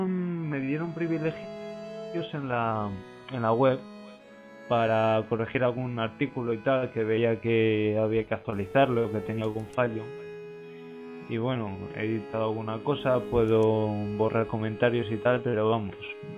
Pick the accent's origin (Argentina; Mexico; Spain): Spain; yo la verdad es que soy de España, un estudiante